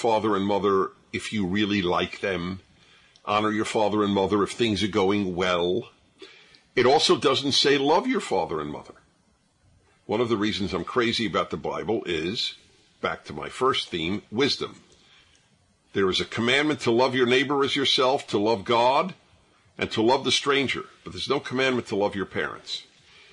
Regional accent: New York, United States; I grew up in New York, and I played in Madison Square Garden for 56 seconds.

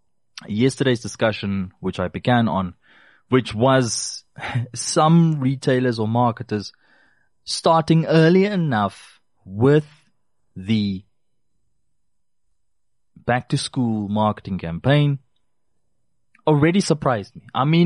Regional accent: Namibia; 26 December is family day with us here in Namibia. We don't have Boxing Day. It's not. We are not British.

